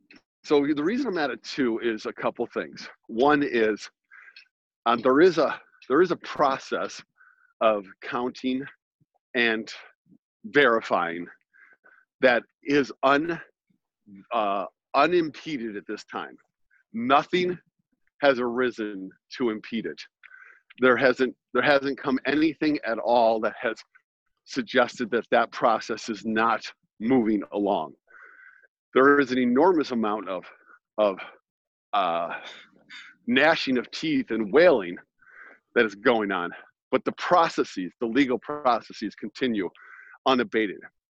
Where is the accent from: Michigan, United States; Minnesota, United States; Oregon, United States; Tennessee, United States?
Michigan, United States; Detroit; So I grew up outside of Detroit, and a suburb of Detroit, and huge Detroit sports teams fan.